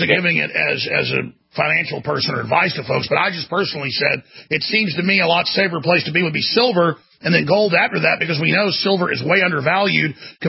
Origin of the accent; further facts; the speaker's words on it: United States; I'm a father, and I'm an American, and I'm a human.